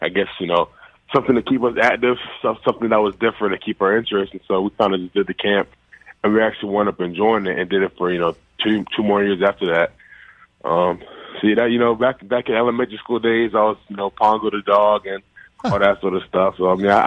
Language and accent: English; Nigeria; Yeah, so I'm Nigerian. Uh-huh. The tribe is Igbo.